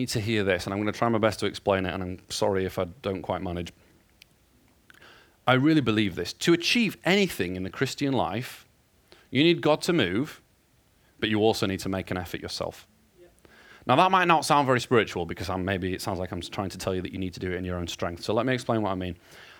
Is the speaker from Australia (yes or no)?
no; United Kingdom; we're British and we're polite and we tolerate far too much.